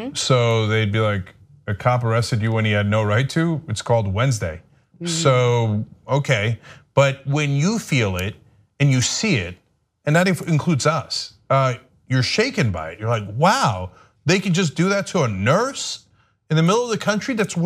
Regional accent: New Jersey, United States; because I'm from New Jersey, at that time as well, right?

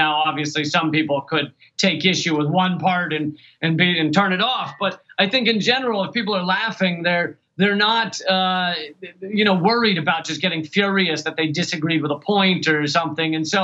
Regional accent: Richmond, Virginia, United States; I grew up in Richmond, Virginia, as you like to make fun of me for.

